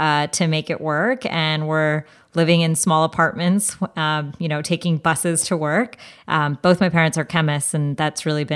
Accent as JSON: {"language": "English", "country": "India", "said": "And I think for me, what I started realizing with Indian dances, it was this way for me to feel connected to where I came from"}